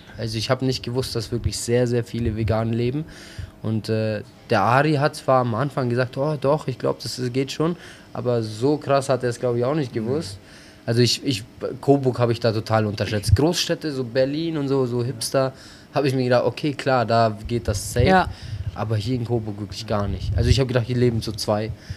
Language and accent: German; Kosovo; German is a second language; now in Germany; wir sind selber aus dem Kosovo